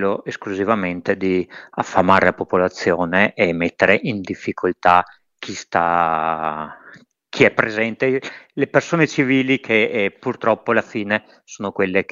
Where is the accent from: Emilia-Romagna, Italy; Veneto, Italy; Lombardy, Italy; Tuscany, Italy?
Veneto, Italy; Verona; Allora, da veronese dovrei dire il lesso con la pera